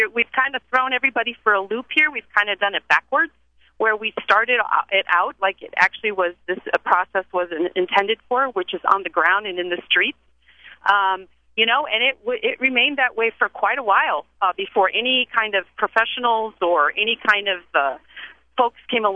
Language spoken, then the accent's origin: English; Chico, California, United States; So I am a grandmother from Chico, a little bit north of Sacramento